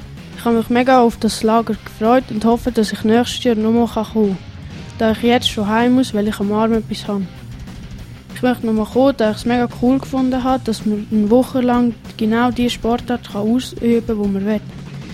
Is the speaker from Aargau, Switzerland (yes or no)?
yes; Aargau, Switzerland; Ich komme aus dem Kanton Aargau.